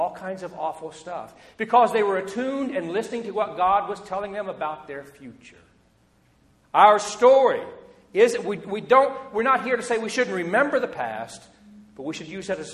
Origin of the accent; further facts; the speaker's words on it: Ohio, United States; I was raised in Southern Ohio, a fairly traditional, conservative, cultural area.